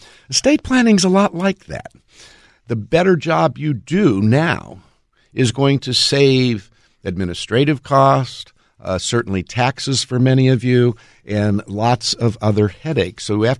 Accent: California, United States; I grew up in Southern California, so we were always doing earthquake drills.

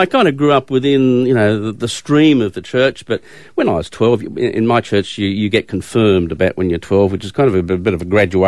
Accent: New South Wales, Australia; I grew up in the Hunter Valley, where in a really small valley where everyone was related, except me.

